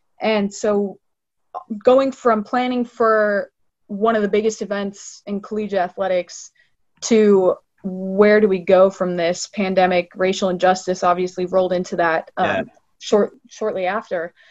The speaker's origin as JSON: {"language": "English", "region": "Midwest", "country": "United States", "said": "I mean, yeah, like I'm from the Midwest. I know we tend to be nice."}